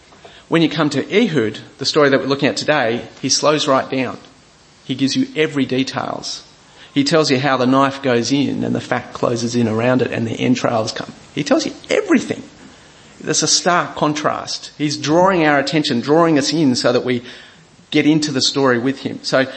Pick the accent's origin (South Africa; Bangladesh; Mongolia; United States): Bangladesh; also born or lived in India; us kids growing up in Bangladesh and India